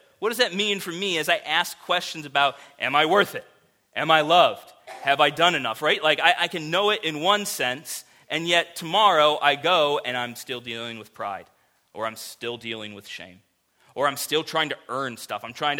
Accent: Florida, United States; now in St. Louis, United States; And I grew up in Florida, and I hate to break it to you, every day in Florida is grilling season. We've got like two seasons in Florida.

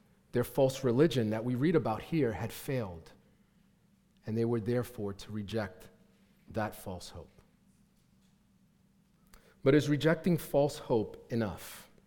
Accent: New York, United States; and I was telling her I was from New York.

